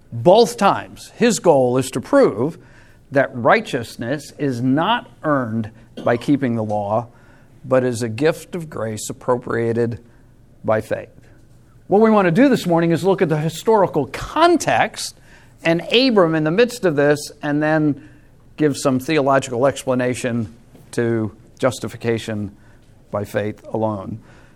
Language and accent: English; Long Island, New York, United States; moved away; Most of you know that I grew up in New York on Long Island, and as a young boy watching sports on TV, I was a New York Giants football fan because obviously we grew up in New York